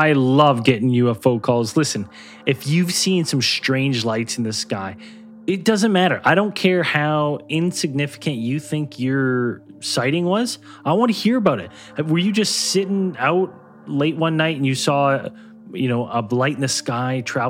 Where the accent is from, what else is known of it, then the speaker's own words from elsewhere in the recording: Canada; I'm from Canada.